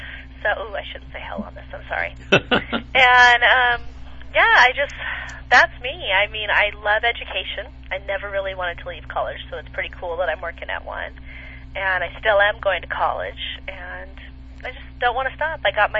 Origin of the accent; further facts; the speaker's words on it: Simi Valley, California, United States; I grew up in Simi Valley, California, a little suburb north of Los Angeles. Very small, quaint town. Loved it.